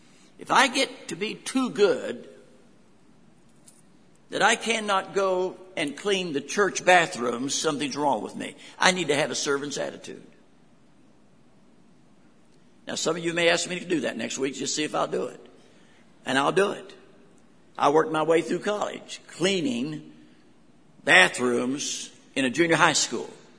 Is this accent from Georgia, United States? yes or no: no; Newton Falls, Ohio, United States; So the basic truths of the Church of God when I grew up in Newton Falls, Ohio under Lily McCutcheon was the unity of the church